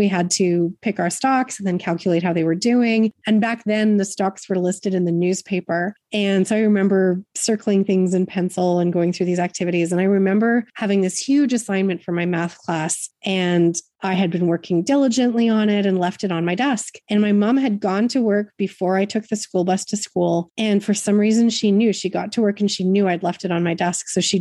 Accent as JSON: {"language": "English", "town": "Edmonton", "region": "Alberta", "country": "Canada", "tie": "born or raised there", "said": "I grew up in Edmonton."}